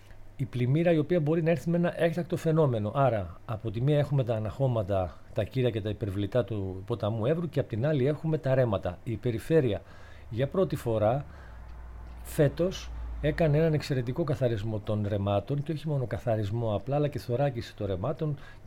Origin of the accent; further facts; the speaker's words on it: Alexandroupoli, Eastern Macedonia and Thrace, Greece; κατάγομαι από την Αλεξανδρούπολη, είμαι πολιτικός μηχανικός.